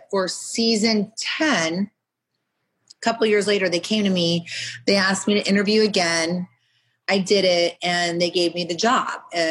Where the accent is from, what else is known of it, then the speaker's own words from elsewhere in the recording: Arizona, United States; I grew up in Arizona and like a suburban area. I didn't understand the city life for my daughter.